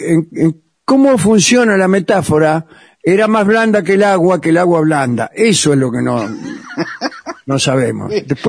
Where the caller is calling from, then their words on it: Montevideo, Uruguay; de Uruguay, Montevideo.